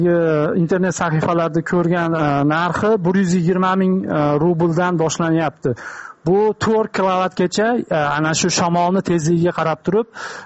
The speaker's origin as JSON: {"language": "Uzbek", "region": "Andijan Region", "country": "Uzbekistan", "moved": "yes", "lives_now": "Moscow, Russia", "said": "Men hozir Moskva shahridaman, Moskvadaman o'zim. Andijon viloyatida tug'ilganman, lekin kecha kuni uy bilan gaplashganimda biz Andijon viloyati Izboskan tumani yangi qishlog'idanmiz."}